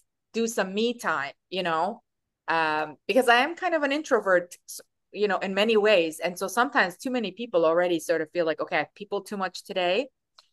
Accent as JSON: {"language": "English", "country": "Canada", "said": "as a Canadian going down to the States"}